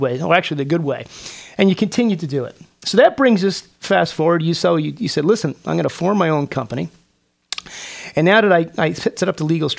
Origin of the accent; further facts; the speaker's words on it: California, United States; the reason I started this is when I growing up in Orange County myself, and being the son of an entrepreneur, which I'm very proud of, and apparently it's in my DNA.